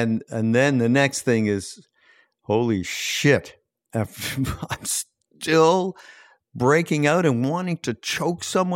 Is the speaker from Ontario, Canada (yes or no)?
no; Montreal, Quebec, Canada; born or raised there